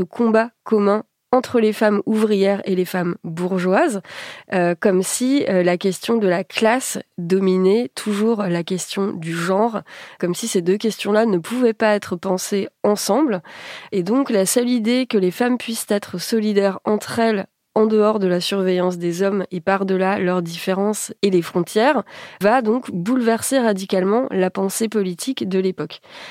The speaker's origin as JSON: {"language": "French", "country": "France", "said": "c'est une idée qui trouve des défenseurs et surtout des défenseuses chez nous en France."}